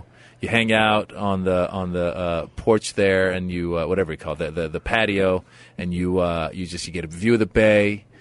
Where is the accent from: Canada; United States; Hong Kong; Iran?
Iran; Tehran, Tehran Province; And we had to leave because of that. And then we moved to Tehran, where I grew up.